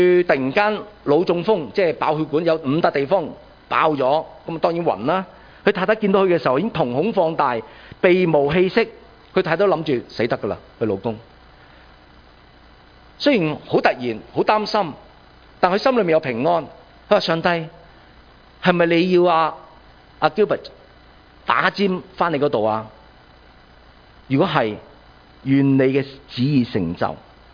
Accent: Hong Kong; 但我知道上帝带领住我哋香港人嘅历史，带领住我哋嘅人生。

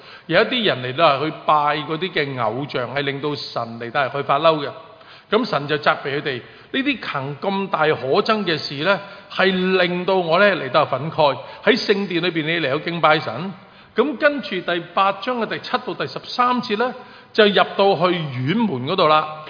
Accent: China; 其实我们中国人较为熟悉一点的，中國嗰啲傳統嗰啲民間故事咧

